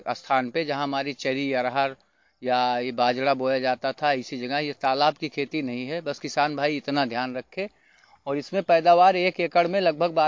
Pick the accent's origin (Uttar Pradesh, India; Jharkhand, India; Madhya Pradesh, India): Uttar Pradesh, India; Baharpur; मैं ग्राम सभा बाहरपुर अयोध्या का निवासी हूँ।